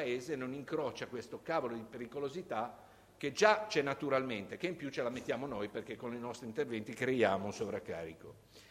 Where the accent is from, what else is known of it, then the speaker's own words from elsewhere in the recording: Genoa, Liguria, Italy; Come genovese, se mi consentite